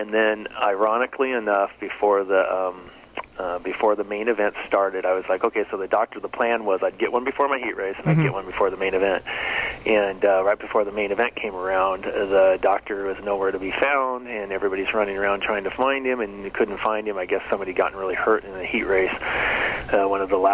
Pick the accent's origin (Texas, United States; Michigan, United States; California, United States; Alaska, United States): California, United States; El Cajon; there's a town called La Mesa where I grew up in El Cajon.